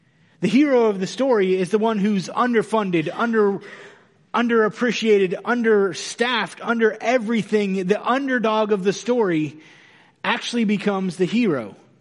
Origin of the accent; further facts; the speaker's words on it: Mooringsport, Louisiana, United States; I grew up in Mooringsport. Most people don't even know where Mooringsport is.